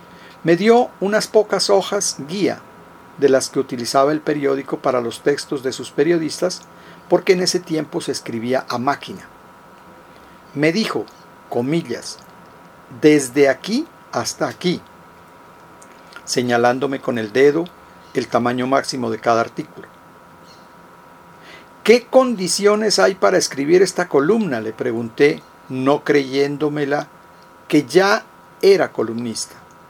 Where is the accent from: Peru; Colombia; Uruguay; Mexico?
Colombia; Sandoná, Nariño; había enviado una donación de bolsas plásticas negras a Sandoná, a mi pueblo